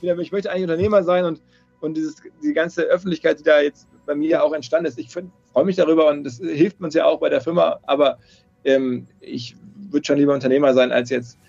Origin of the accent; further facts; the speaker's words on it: North Rhine-Westphalia, Germany; Ich bin aus dem Ruhrgebiet